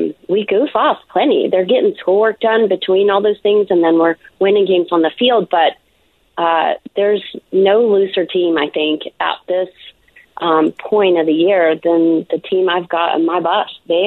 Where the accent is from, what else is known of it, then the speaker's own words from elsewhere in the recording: Salt Lake City, Utah, United States; also born or lived in Oregon; And I actually was born in Oregon, just so you know. I lived some other places when I was tiny, tiny, but I've been in Salt Lake since 83